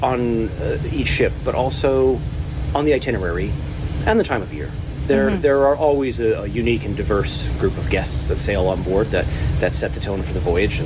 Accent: Saskatchewan, Canada; now in Calgary, Canada; I'm a Saskatchewan born and raised.

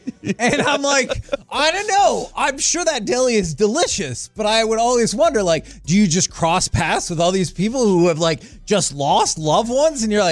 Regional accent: Abbott, Texas, United States; From the 254, I'm from Abbott, home

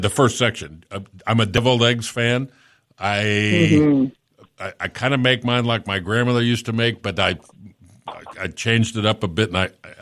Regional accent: Florida, United States; Well, I grew up in South Florida.

